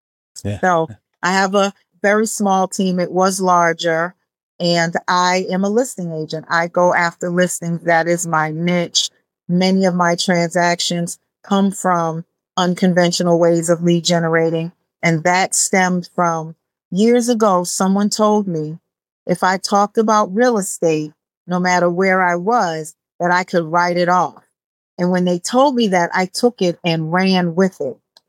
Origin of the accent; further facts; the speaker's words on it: Boston, Massachusetts, United States; So I grew up in Boston, and I grew up in a home with my mom, my grandparents, my uncle.